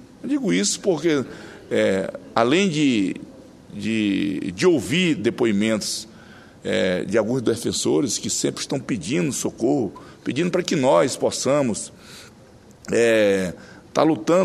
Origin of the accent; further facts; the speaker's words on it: Acre, Brazil; a deputada Antônia Lúcia, que é também lá do meu estado, do estado Acre